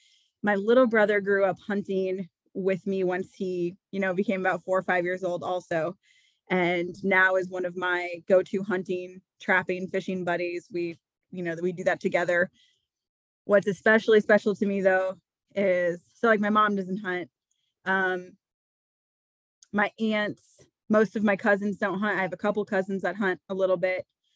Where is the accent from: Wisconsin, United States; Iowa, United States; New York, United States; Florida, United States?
Iowa, United States; I'm born and raised in Eastern Iowa. I have been in Iowa my whole life.